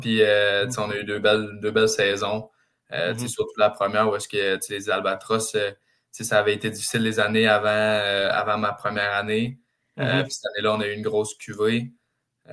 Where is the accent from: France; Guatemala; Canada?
Canada; Drummondville, Quebec; Je viens de Drummondville, j'avais pas fait l'équipe à Magog.